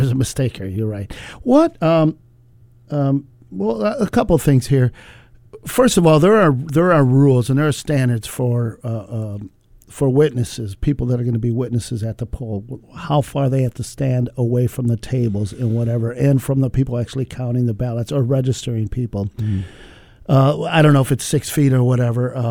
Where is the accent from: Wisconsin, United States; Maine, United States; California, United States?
Wisconsin, United States; Racine; and then I'd head down to my hometown of Racine